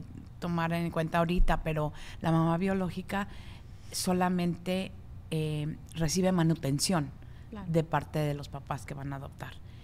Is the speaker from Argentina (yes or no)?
no; Mexico; Vimos en México, de donde soy yo